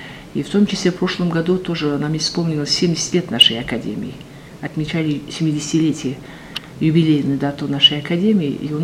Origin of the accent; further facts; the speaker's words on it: Kurkeles, Turkistan Region, Kazakhstan; born there; Я родилась в Казахстане, в Южно-Казахстанской области, из Казахстана.